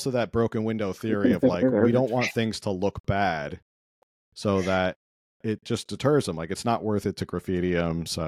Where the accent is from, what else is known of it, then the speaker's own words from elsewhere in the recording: New Jersey, United States; I'm from the East Coast, grew up in Jersey, and always hear the stories about how New York was on hard times in the 70s and part of the 80s as well.